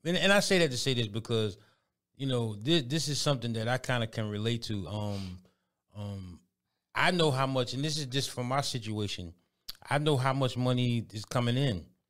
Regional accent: New York, United States; Yeah, I'm from New York, but I just went Atlanta country.

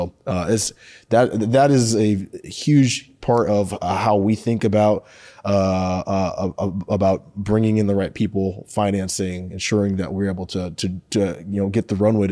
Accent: Seattle, Washington, United States; even though I was from the Seattle area, Seattle had changed so much since I lived there.

